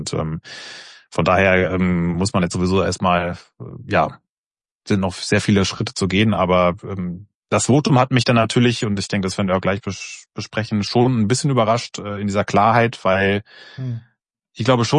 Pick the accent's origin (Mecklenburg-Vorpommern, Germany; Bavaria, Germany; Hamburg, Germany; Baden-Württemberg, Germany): Bavaria, Germany; Munich; Mir tut es nur als Münchner weh